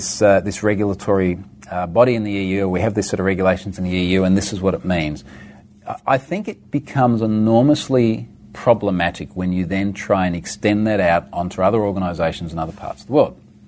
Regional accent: Australia; being an Aussie.

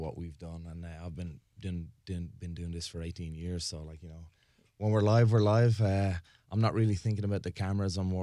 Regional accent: Bray, County Wicklow, Ireland; also born or lived in England / Japan; now in United States; I'm Irish, yes. Okay. Small town called Bray County, Wicklow.

